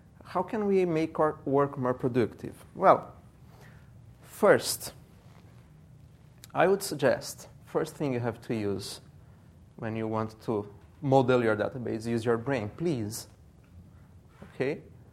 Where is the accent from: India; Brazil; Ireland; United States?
Brazil; English is a second language; I'm from Brazil.